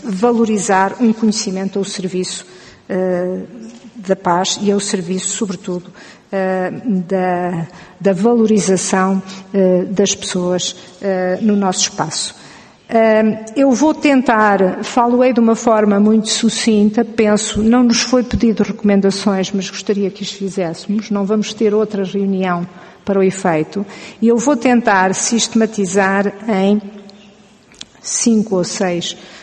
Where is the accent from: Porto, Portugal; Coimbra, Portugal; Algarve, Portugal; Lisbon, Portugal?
Coimbra, Portugal; Eu não sou de Lisboa, sou de Coimbra